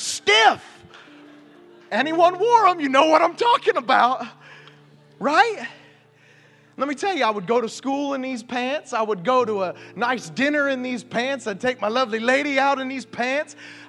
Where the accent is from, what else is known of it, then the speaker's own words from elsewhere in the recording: Okeechobee, Florida, United States; I'm from Okeechobee. Many of you know that. And in high school, in Okeechobee, we have three places to shop.